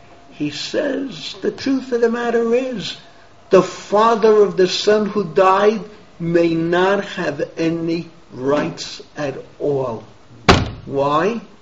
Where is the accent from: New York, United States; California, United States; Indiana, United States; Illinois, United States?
New York, United States; Bronx; When I was growing up in Yeshiva Salanta in the Bronx, it was not uncommon to have a student whose mother was not really his mother